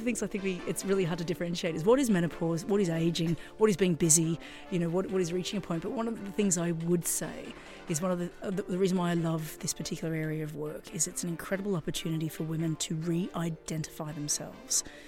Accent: Sydney, New South Wales, Australia; also born or lived in London; now in Ibiza, Spain; And I'd come from London, although I'm from Sydney, Australia.

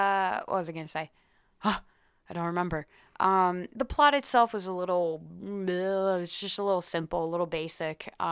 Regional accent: California, United States; Yeah, growing up in California, we're a little different out there.

